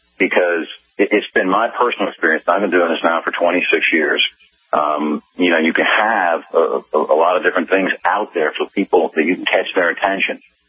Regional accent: Dallas, Texas, United States; I'm from Dallas, and I know Dallas is a particularly very good local bar association

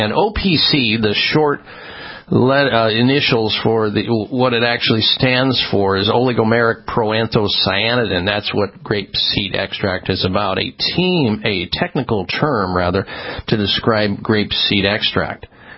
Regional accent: Midwest, United States; Boy, do I remember that place. I grew up in the Midwest. I used to race a car at Cordova Drag Strip, believe it or not.

